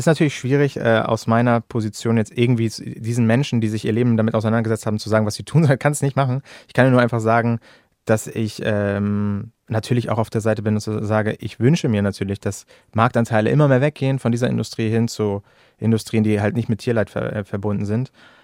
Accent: Hamburg, Germany; ich komme hier aus Hamburg, aus der Stadt

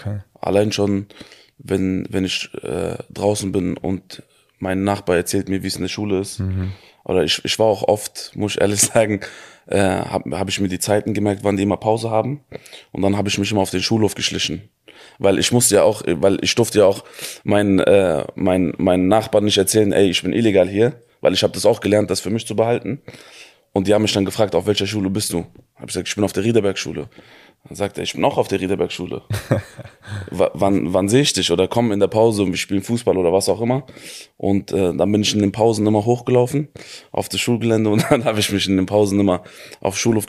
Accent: Wiesbaden, Hesse, Germany; Gefühlt, ich bin auf der Straße groß geworden. Und ich bin auch alleine, habe mich in Wiesbaden bewegt zwischen Wellrittstraße und Dürerplatz damals. Laden von meinem Vater war dort.

